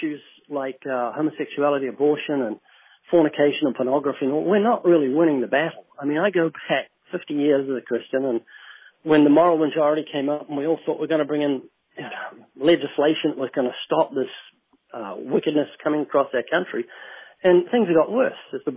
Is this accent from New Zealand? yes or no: yes; New Zealand; I'm from New Zealand, and both of them are under the Queen when she was alive.